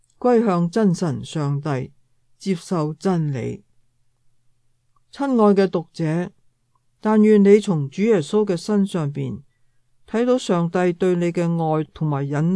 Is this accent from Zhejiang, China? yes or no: no; Shanghai, China; now in Hong Kong; 1999年的圣诞节，我由上海来到香港探望我的丈夫。